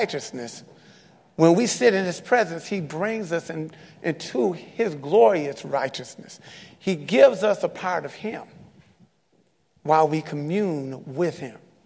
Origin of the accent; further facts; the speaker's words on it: Detroit, Michigan, United States; I was at my church I grew up in Detroit.